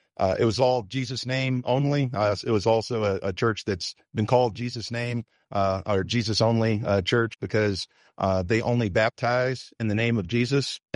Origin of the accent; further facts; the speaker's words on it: Albany, New York, United States; I grew up in Albany, New York.